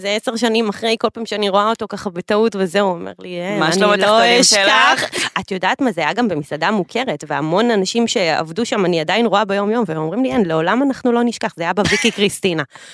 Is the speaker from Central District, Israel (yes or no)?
yes; Petah Tikva, Central District, Israel; חבר ילדות, פתח תקווה, גדלנו ביחד